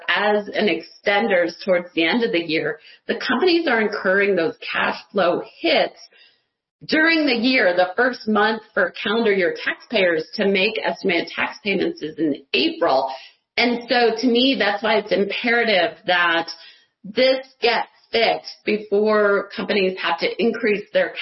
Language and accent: English; Ohio, United States; Yeah, so I was born and raised in Ohio. I'm a Buckeye and an Ohioan, and I was so proud.